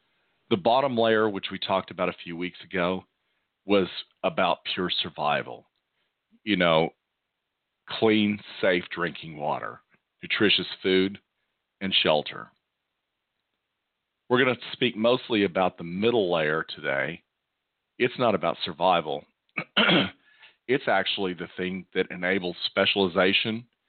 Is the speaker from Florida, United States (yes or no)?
no; Texas, United States; now in Chesterfield, United States; And this South Texas boy is just not used to that.